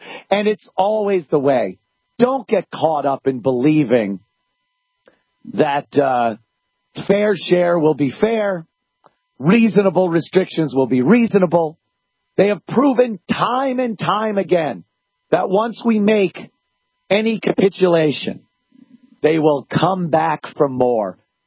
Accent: New York, United States; I look at a state like my home state of New York.

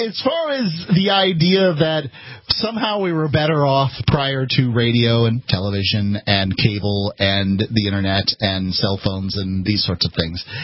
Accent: the South, United States; I'm from the South. We don't tell racist jokes.

